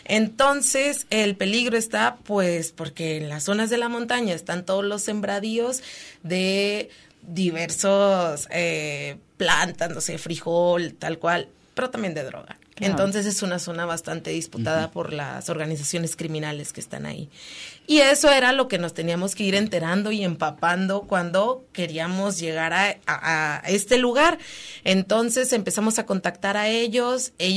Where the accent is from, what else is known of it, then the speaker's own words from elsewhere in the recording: Mexico; yo soy mexicana, pero ambos vivimos en Ciudad de México